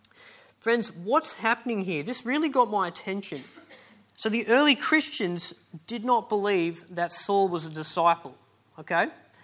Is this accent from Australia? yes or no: yes; Cooranbong, New South Wales, Australia; I'm from Currumbong. I've grown up here my whole life.